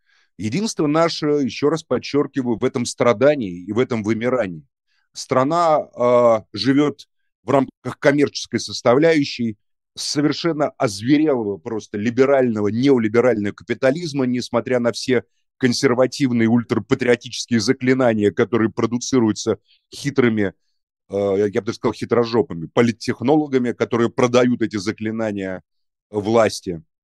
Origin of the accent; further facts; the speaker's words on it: Moscow, Russia; Я сам москвич, и вот все... и русский, что все, что окружает Москву, мою, значит, родину, где я родился когда-то, является, собственно, моей родиной, родиной русского народа